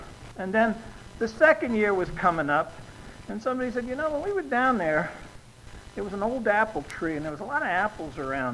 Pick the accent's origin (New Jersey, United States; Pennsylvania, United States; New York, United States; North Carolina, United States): New York, United States; I'm originally from New York and grew up in one of those neighborhoods where you say, how far is it to the subway?